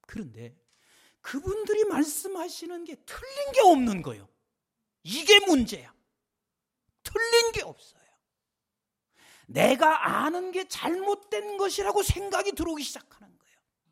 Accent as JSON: {"language": "Korean", "country": "South Korea", "said": "나는 한국 사람이고 다시 한국으로 돌아가야 합니다."}